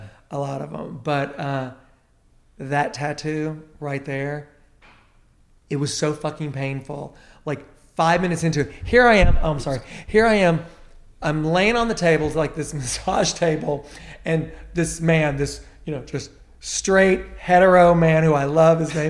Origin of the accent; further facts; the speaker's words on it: Tennessee, United States; I'm from Tennessee.